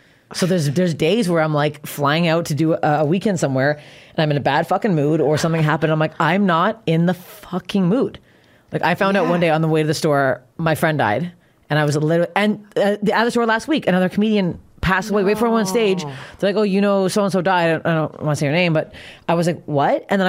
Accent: Canada; Also, I'm Canadian

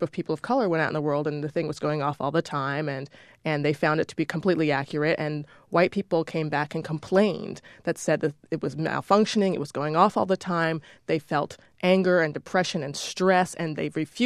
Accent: Washington, District of Columbia, United States; born or raised there

